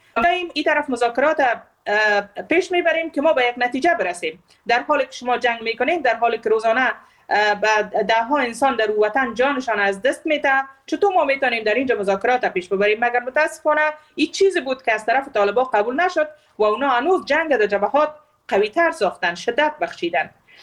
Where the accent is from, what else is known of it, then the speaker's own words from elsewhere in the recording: Afghanistan; moved away; من به عنوان یک افغان کمیال خودم متاسفانه بنابر اونمو وضعیتی که در افغانستان ایجاد شده نتونستیم داخل کشور خود زندگی کنم و به اصطلاح ما خودم مهاجر هستم.